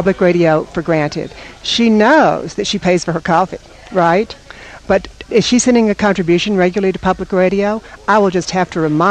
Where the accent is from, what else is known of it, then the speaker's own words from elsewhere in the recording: Alabama, United States; We were talking earlier about that I'm from Alabama, and I have a friend I visit frequently in Birmingham